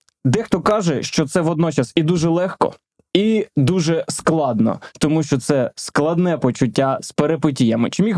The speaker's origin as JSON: {"language": "Ukrainian", "region": "Kyiv", "country": "Ukraine", "tie": "born or raised there", "said": "Це вже я кажу, як корінний киянин. Я не знаю, в якому, ну, певно, в третьому вже поколінні."}